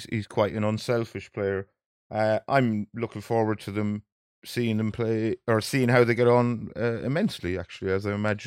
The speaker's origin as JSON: {"language": "English", "town": "Birr", "region": "Leinster", "country": "Ireland", "tie": "born or raised there", "said": "but if he's listening, he'll know who he is from my hometown of Birr."}